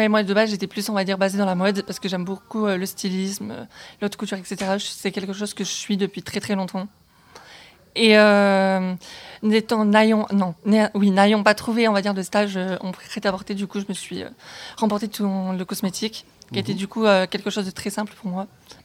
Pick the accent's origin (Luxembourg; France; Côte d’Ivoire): France; south of France; now in Échirolles, France; sud de la France.